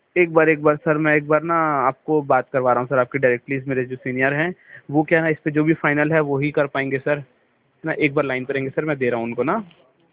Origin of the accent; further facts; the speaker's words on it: Raipur, Chhattisgarh, India; जी जी sir ये बताइए, मैं भी रायपुर से हूँ।